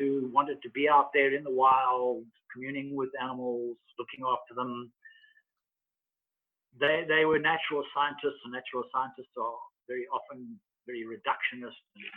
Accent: Zimbabwe; moved away as an adult; now in South Africa; I grew up in Zimbabwe on a tobacco farm. That led me to become a game ranger, moving back into Zimbabwe. And then I worked in various national park systems. After that, I moved from Zimbabwe to South Africa.

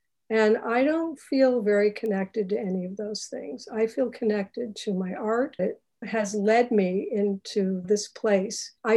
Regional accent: United States; born there; I was born in the United States and I've had all my needs met my whole life.

